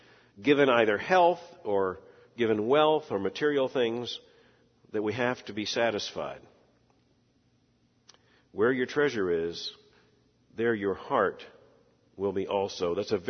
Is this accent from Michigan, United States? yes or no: no; Florida, United States; Growing up in Florida, never had to have a top coat. Living here, you need one.